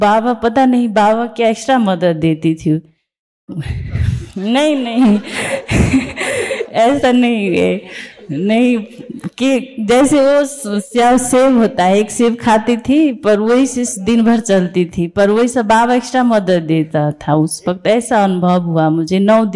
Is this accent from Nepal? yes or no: yes; Kathmandu, Bagmati, Nepal; मैं काठमांडू नेपाल से हूँ।